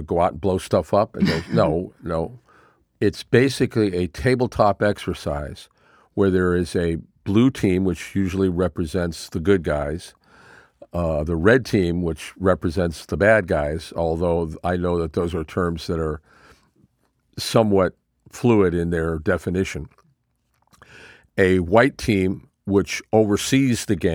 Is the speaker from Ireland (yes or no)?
no; Mexico; So that was kind of cool because I grew up in Mexico.